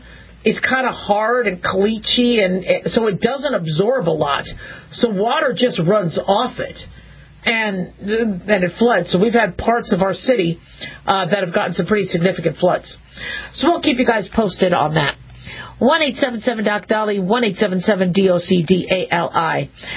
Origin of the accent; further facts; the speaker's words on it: United States; born there; I'm an American citizen, born here, and I love our country.